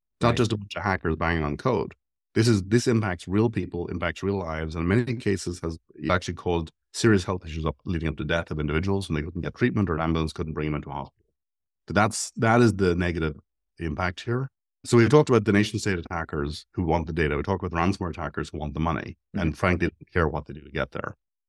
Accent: Ireland; I'm Irish. We had a situation a couple of years ago in Ireland

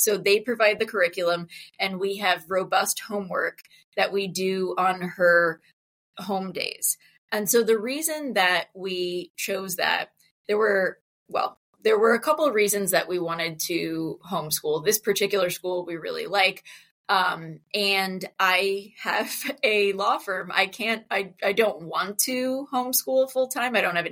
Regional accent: New Jersey, United States; now in St. Louis, United States; So I live in outside of St. Louis currently. I'm originally from New Jersey.

